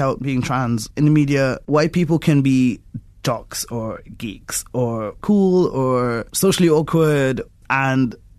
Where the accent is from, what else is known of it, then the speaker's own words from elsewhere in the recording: Trinidad & Tobago; I grew up in Trinidad, and when I was in church there, most people I knew got baptized at around age 8.